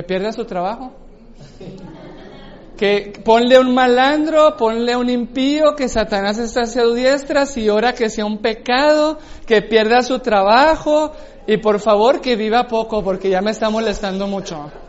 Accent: Mexico; yo digo así como mexicano.

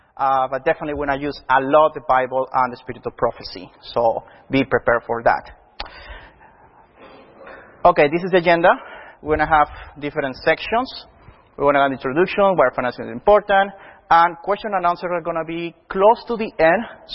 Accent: Houston, Texas, United States; I'm an accountant from Houston, Texas.

